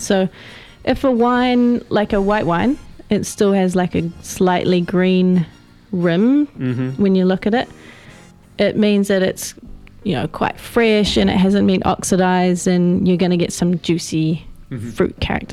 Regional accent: New Zealand; But as a Kiwi, that's really hard to admit

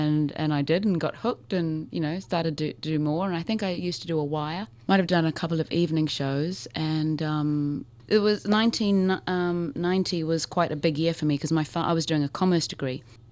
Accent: New Zealand; I was away from New Zealand from 85 to 87, and when I came back to go to university

